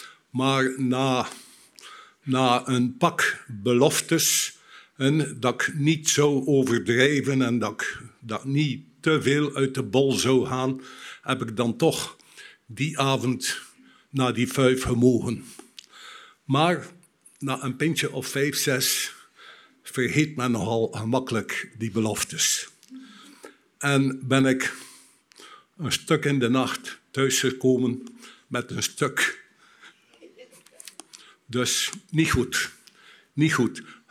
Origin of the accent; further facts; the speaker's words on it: West Flanders, Belgium; accent: West Flemish; Ik kom uit West-Vlaanderen. Uit een gezinnetje met vier kinderen.